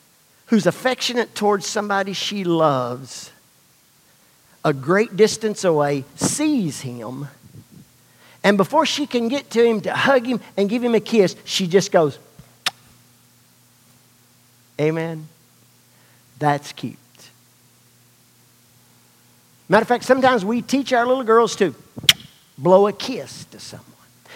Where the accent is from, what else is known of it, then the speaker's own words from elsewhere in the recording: United States; I'm glad I'm American and not Persian.